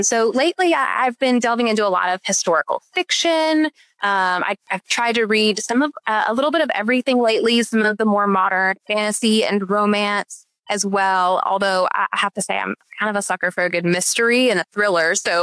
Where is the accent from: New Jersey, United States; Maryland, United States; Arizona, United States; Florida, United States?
Maryland, United States; also born or lived in Chattanooga, United States; I was born in Chattanooga. I was here until the middle of elementary school. And then for my dad's work, we actually moved to Maryland. So I lived there until the end of high school.